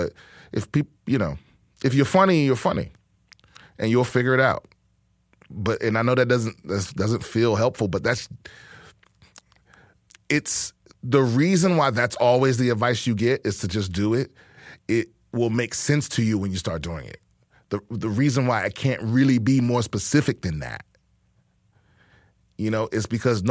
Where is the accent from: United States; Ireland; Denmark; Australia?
Ireland; I grew up in Ireland living in a household that was overcrowded with undiscovered comedians